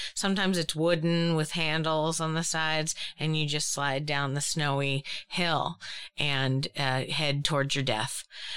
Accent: New England, United States; I mean, I grew up in New England. There were a lot of people asking me to ski and I didn't ski.

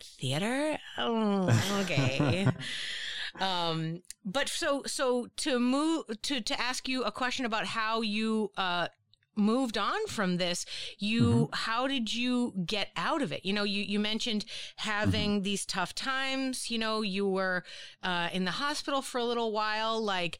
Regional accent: Boston, Massachusetts, United States; It's like, I grew up in Boston. I have a negative view of Boston in my head.

